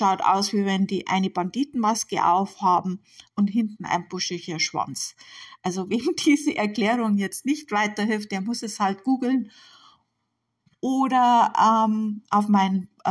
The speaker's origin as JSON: {"language": "German", "region": "Bavaria", "country": "Germany", "lives_now": "United States", "said": "Also man hört es ja, ich komme aus Bayern."}